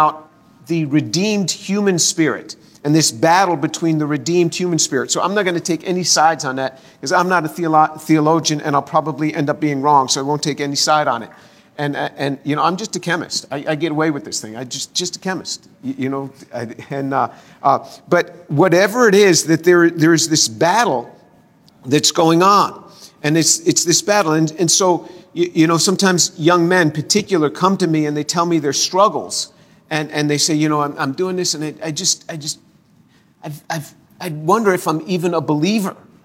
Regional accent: New York, United States; I'm from New York, and in New York, people speak to each other quite intensely and quite harshly.

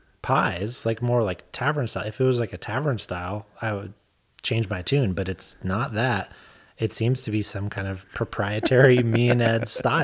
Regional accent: Merced, California, United States; Well, I grew up in Merced. Maybe it's a Valley thing.

